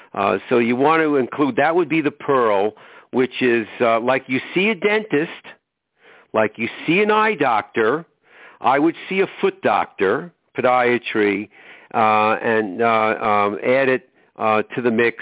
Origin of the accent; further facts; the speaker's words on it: New York, United States; accent: New York; now in Aurora, United States; I am in Aurora, Naperville, Illinois. Even though I'm a New Yorker and I practice my New York accent at least once a week, Rochelle, I've been in Chicago for a long time, and that's where I broadcast.